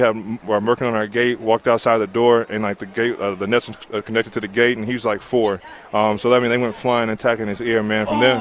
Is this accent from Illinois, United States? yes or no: no; Edgewood, Texas, United States; Born and raised in Edgewood, Texas. Country guy, so I love the outdoors.